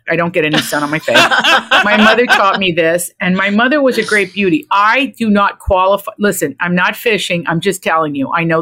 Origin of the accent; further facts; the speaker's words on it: Appalachia, United States; What they don't understand about me is I grew up in Appalachia, so don't even come at me.